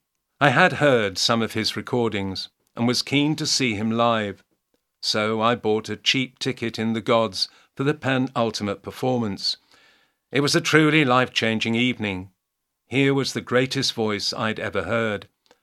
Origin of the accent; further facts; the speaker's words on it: London, United Kingdom; Growing up in North London in the late 1960s, I was fortunate to have free access to the records section